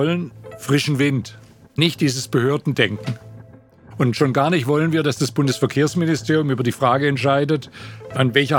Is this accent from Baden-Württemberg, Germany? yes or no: yes; Baden-Württemberg, Germany; Ich bin selber Schwabe